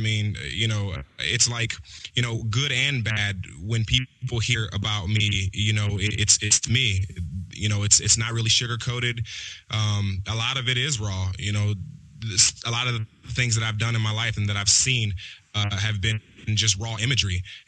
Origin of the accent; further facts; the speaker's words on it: Compton, California, United States; I'm from Compton. My origins from Compton, California.